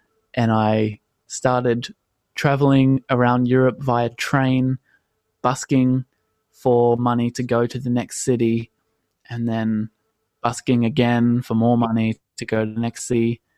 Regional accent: Australia; I'm 22 and I'm from Australia, and for the past 3 or 4 years, I have been traveling back and forth from the Australian summertime to the European summertime. I spent some time in North America as well a bit, and last year I was based in London

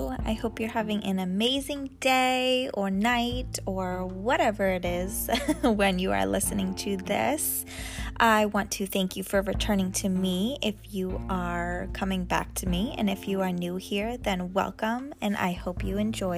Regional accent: New England, United States; moved away as an adult; For those of you who don't know, I was born and raised in New England.

